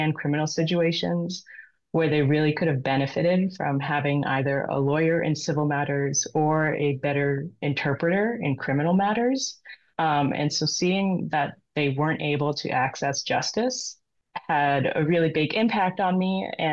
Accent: Massachusetts, United States; also born or lived in Maine; I think I'm mostly from Massachusetts at this point, since I've grown up in Massachusetts, but I spent a few years during the pandemic living in Maine and working remotely.

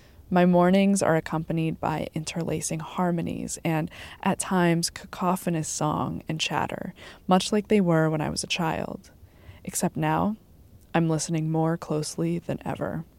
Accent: Maine, United States; I was born and raised here in Downeast, Maine, went to high school on MDI, and spent much of my adolescence outside in the woods and in Acadia.

